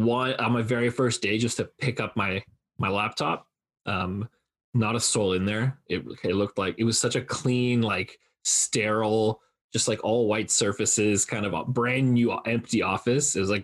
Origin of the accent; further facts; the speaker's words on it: Toronto, Ontario, Canada; I'm originally from Toronto.